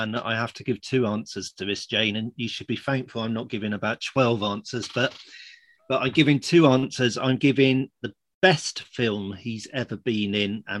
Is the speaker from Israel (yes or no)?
no; South West England, United Kingdom; now in United States; And I said, oh, I grew up in the West Country in England.